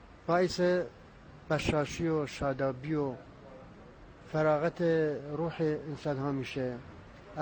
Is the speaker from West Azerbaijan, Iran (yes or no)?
yes; Bukan, West Azerbaijan, Iran; first language Kurdish; Persian is a second language; بچه بوکنم.